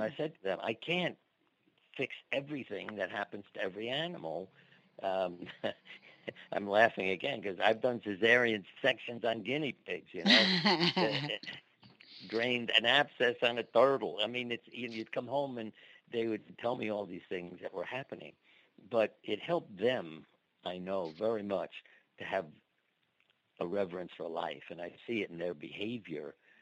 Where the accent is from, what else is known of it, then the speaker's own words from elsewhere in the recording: Brooklyn, New York, United States; my problem was growing up in Brooklyn, in a big city, and never being on a horse.